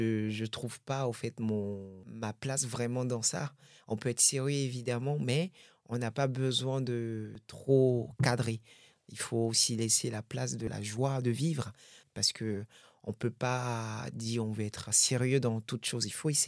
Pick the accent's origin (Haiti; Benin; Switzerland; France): Benin; Oui, je suis né au Bénin, j'ai vécu au Bénin.